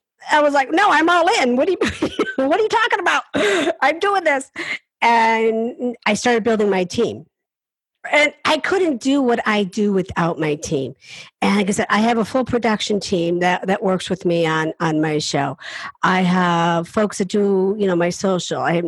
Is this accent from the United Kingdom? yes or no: no; Appalachia, United States; I am not afraid. I come from the Appalachian Mountains. I'm a hillbilly. I'll admit it.